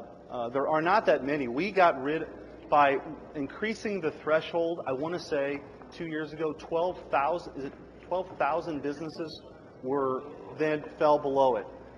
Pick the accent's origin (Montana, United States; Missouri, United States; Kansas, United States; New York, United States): Missouri, United States; St. Louis; And as you and I know, we come from the St. Louis area.